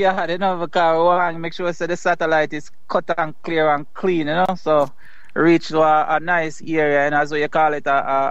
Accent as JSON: {"language": "English", "town": "Spanish Town", "region": "Saint Catherine", "country": "Jamaica", "tie": "born or raised there", "also_born_or_lived": "Kingston", "said": "I was born in Raytown, Kingston, and grew up in Spanish Town. I went to school at Tivoli Gardens High School in Jamaica."}